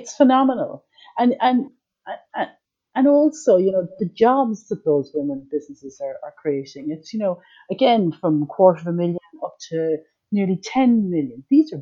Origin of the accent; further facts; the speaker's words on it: Ireland; moved away as an adult; also born or lived in United States; now in United Kingdom; I'm originally from Ireland, but I'm based in the UK formerly came from a small farm in the west of Ireland